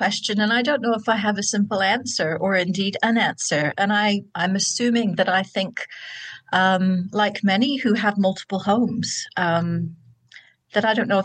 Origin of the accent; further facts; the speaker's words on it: Canada; also born or lived in New Zealand; now in Auckland, New Zealand; But I grew up in Canada as a migrant, so that's where my accent comes from.